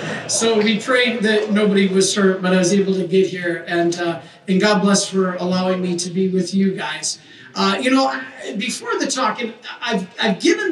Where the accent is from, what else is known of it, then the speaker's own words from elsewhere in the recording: Detroit, Michigan, United States; My first hockey game, I'm from Detroit. I went to the University of Michigan.